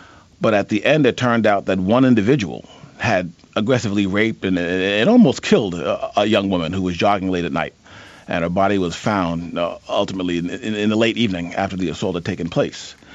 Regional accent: New York, United States; First of all, I grew up in a neighborhood adjoining where most of the Central Park Five young men lived

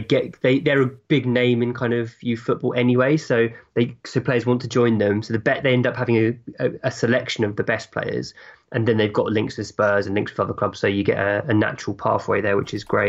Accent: Hemel Hempstead, East of England, United Kingdom; Hemel Hempstead

